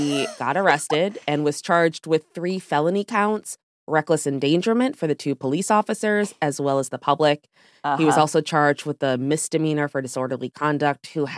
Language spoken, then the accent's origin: English; Severna Park, Maryland, United States; I grew up in Severna Park, and my brothers and I threw a couch over our porch